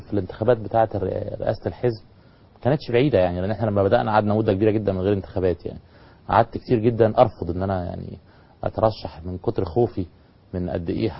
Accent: Egypt; ما كانش فيه عندنا في مصر

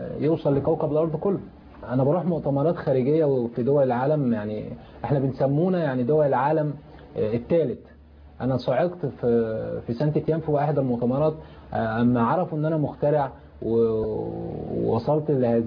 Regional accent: Egypt; لان انا في مؤتمر بمثل بلدي مصر،

